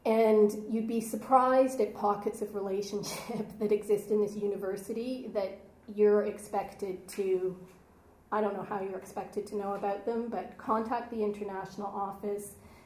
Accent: Canada; I'll say dollars because I'm Canadian

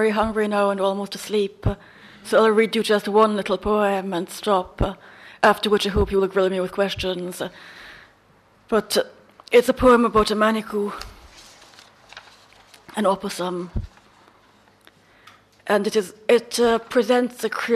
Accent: Trinidad & Tobago; born there; I was born in Trinidad in 1973.

